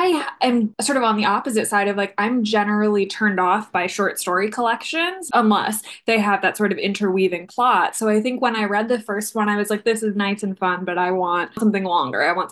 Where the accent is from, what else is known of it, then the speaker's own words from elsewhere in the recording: Maryland, United States; Right outside DC in Maryland.